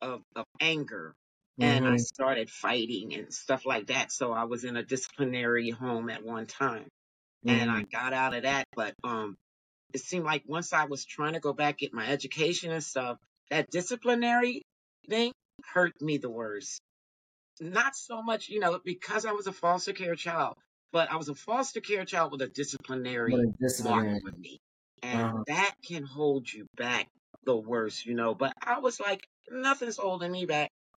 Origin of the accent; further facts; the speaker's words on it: New Jersey, United States; Well, I grew up in New Jersey as a foster child. I didn't know my parents at all.